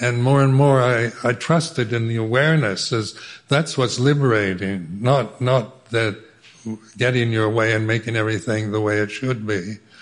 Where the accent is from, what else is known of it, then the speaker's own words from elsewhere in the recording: United States; Being American, you tend to criticize, compare America with England and Thailand, and you know, the English character is very different from the American one.